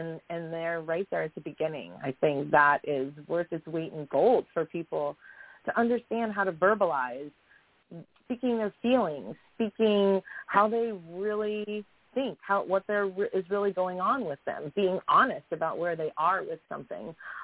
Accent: Florida, United States; which we're Florida native, so if we can call ourselves that, but we were born and raised in Florida.

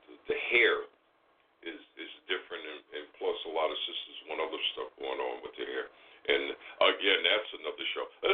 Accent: Wyandanch, New York, United States; we attended a church in Amityville, and I grew up in Wyandanche.

